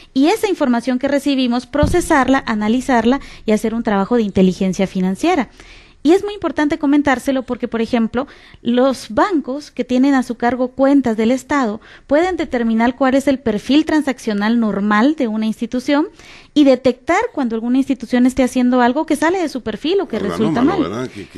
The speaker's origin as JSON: {"language": "Spanish", "country": "Guatemala", "said": "vale la pena que como guatemaltecos nosotros aceptemos el tener que dar información"}